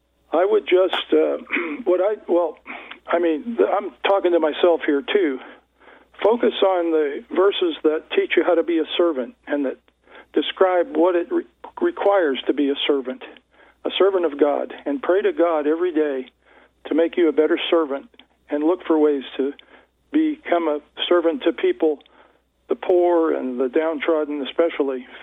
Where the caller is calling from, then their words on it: West Virginia, United States; West Virginia.